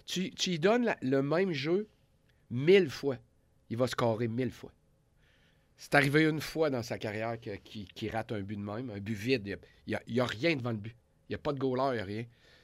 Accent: Canada; je suis un Canadien.

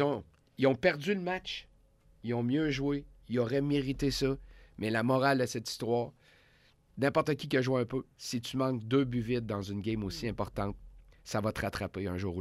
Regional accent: Canada; je suis un Canadien.

